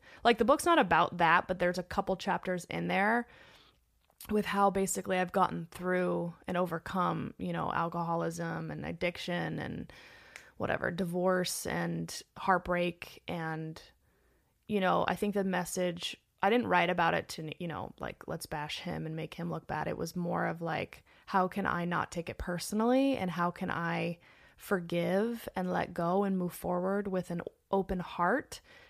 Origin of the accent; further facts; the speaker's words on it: Los Angeles, California, United States; Yeah, born and raised in Los Angeles.